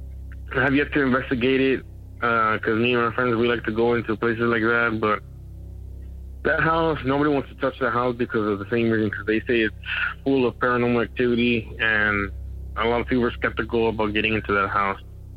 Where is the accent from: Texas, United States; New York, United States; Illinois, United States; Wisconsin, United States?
Texas, United States; Eagle Pass; I'm from the Eagle Pass area, Eagle Pass, Texas.